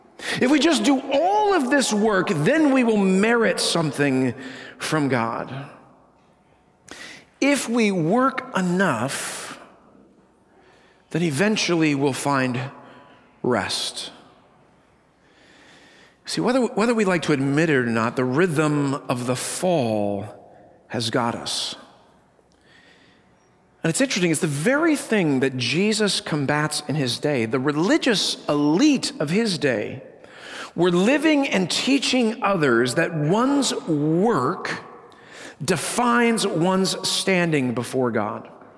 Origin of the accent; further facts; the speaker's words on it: Denver, Colorado, United States; Now, I grew up in Denver, Colorado. I grew up in a city.